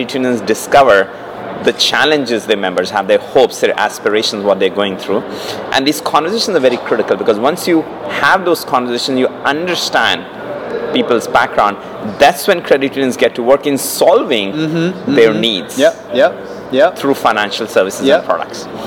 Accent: India; Yeah, so I grew up in India and I went to a British school.

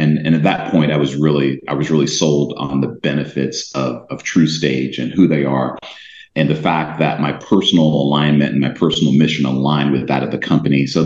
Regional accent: South Carolina, United States; moved away; I'm a Southerner by birth. I grew up in a town right outside of Charleston, South Carolina.

